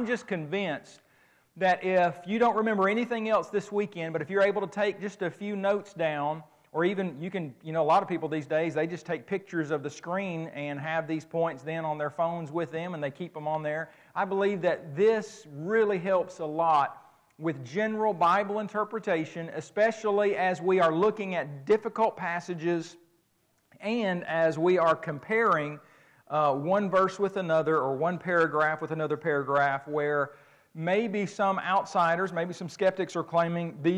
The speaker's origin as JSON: {"language": "English", "region": "Oklahoma", "country": "United States", "tie": "born or raised there", "lives_now": "Alabama, United States", "said": "You know, I live down there in Alabama. I grew up in Oklahoma, which is crazy enough."}